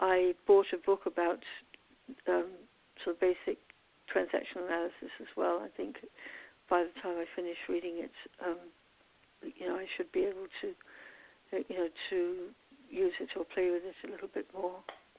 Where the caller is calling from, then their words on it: Belle Island, Newfoundland and Labrador, Canada; I'm calling from Newfoundland in Canada, in a place called Belle Island.